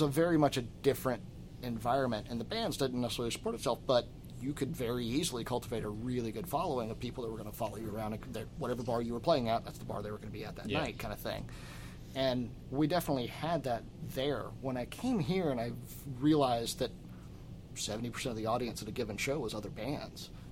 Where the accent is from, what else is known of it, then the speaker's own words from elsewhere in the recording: Georgia, United States; also born or lived in Tallahassee, Florida; I grew up in Georgia, but for the better part of my music career when I was down there, I lived in Tallahassee, Florida, college town, right?